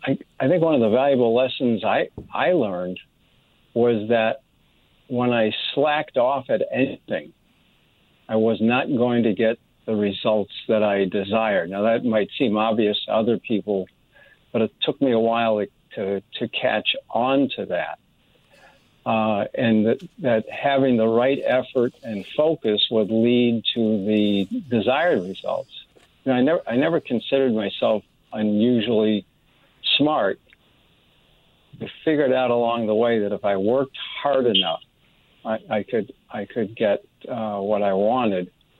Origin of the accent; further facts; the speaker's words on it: Middletown, Connecticut, United States; born there; I was born in Middletown, Connecticut